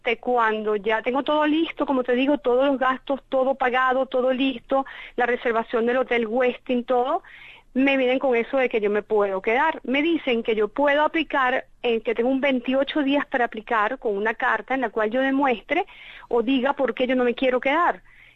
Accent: Venezuela; soy venezolana

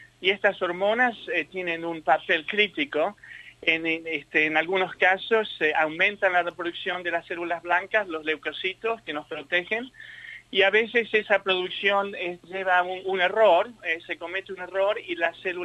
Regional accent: Rosario, Santa Fe, Argentina; moved away as an adult; also born or lived in Brazil / London; now in Melbourne, Australia; Yo ya tengo 64 años. Yo soy argentina de la ciudad de Rosario, y salí en el año 76. Fui a trabajar un par de años a Brasil y después hice medicina en Rosario

